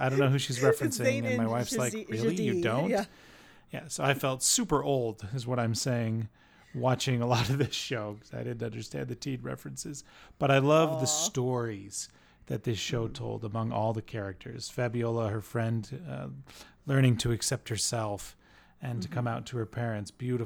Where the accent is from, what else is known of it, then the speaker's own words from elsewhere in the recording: United States; born there; I was born in America, and as a red-blooded American, I say, nay, arranged marriages, no way, freedom first.